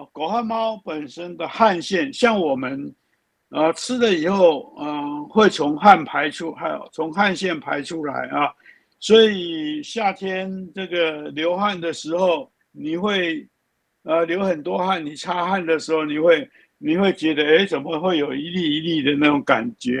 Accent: China

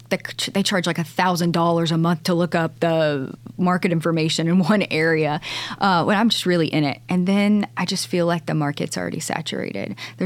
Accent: Prosper, Texas, United States; Yeah, I think that, you know, we're both from Prosper

